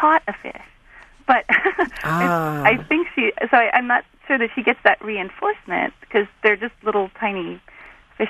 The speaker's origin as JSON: {"language": "English", "town": "Arcata", "region": "California", "country": "United States", "said": "I'm from Arcata, California."}